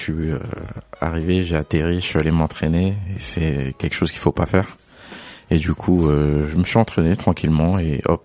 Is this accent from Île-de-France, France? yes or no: yes; Villiers-le-Bel, Île-de-France, France; Donc, je viens de Villiers-le-Bel.